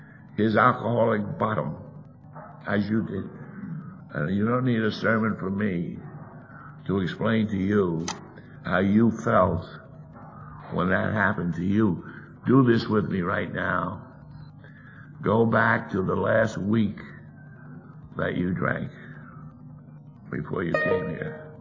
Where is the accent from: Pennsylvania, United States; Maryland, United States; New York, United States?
New York, United States; New York City; born there; People in New York City have a certain attitude. I was born in the Bronx, and I have that attitude.